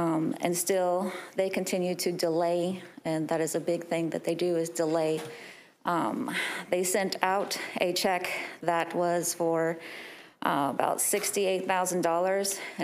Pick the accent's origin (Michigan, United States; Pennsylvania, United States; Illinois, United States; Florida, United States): Florida, United States; Marianna; I come from Jackson County. Marianna is the city.